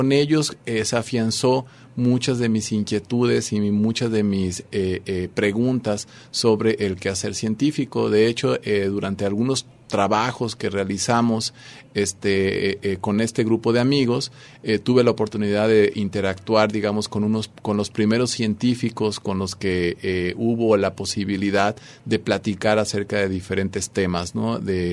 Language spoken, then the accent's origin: Spanish; Mexico; hay que estar orgulloso como mexicano.